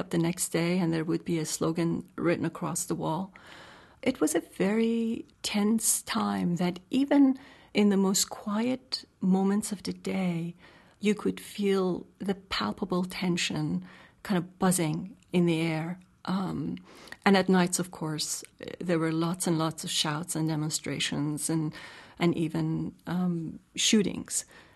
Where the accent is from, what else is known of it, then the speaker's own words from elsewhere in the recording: Tehran, Tehran Province, Iran; English is a second language; here I was, a Jewish person growing up in Tehran, not at all under the same pressures, but yet living in its shadows